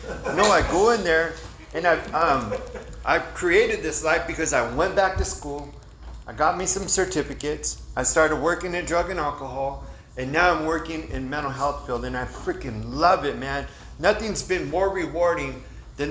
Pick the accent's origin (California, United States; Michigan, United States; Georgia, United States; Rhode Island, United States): California, United States; Santa Maria; You know, I was born and raised right here in Santa Maria.